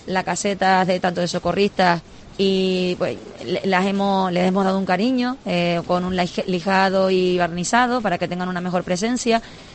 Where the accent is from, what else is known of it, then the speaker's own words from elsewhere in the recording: Valle de Guerra, Canary Islands, Spain; Yo que soy de Valle de Guerra, pues mi lugar idílico de baño desde que soy chiquita pues es ese